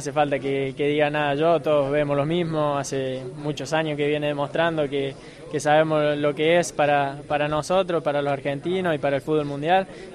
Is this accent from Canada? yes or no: yes; Canada